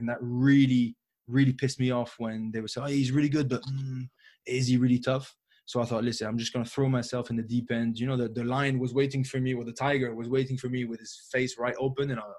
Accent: Paris, Île-de-France, France; English is a second language; I am from Paris. I was born and raised in Paris, okay. But when I say raised, I physically lived in Paris like 5 or 6 years in my life, up to when I was 18 and came back.

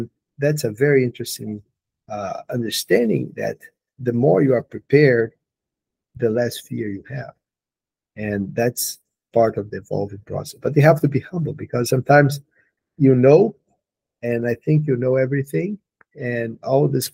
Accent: Brazil; English is a second language; I'm from Brazil, so English is not my first language.

